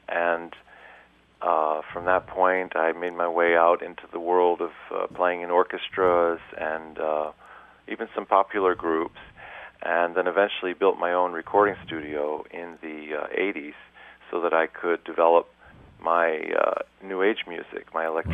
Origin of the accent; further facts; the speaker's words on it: United States; born there; I was born in America, and I still feel that strong connection to the Greek heritage.